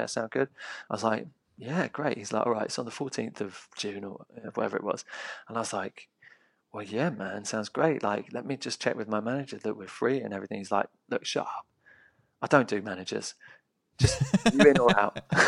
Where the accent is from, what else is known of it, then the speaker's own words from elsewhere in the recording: Muswell Hill, London, United Kingdom; because I grew up in Muswell Hill, you know, so.